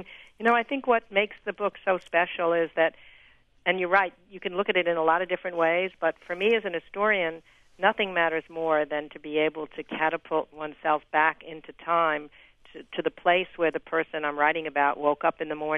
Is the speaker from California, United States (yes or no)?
no; Concord, Massachusetts, United States; and then the sites in Concord, which is my hometown of Emerson, Alcott, and Thoreau